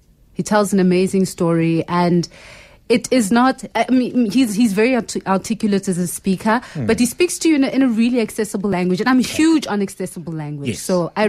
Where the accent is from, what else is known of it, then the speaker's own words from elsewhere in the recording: Botswana; is that I grew up in Botswana.